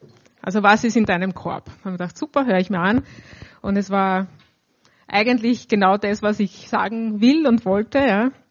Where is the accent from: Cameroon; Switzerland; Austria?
Austria; Lower Austria; Genau, ich komme ja aus dem Land, aus dem Waldviertel, vom Land. Da müsste man sowas eigentlich können.